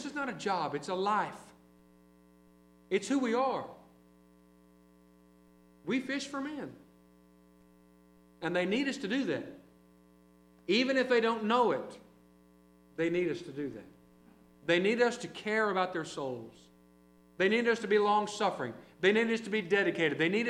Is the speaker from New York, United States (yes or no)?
no; Ada, Oklahoma, United States; You know, I'm from Ada. Ada has its own small town newspaper.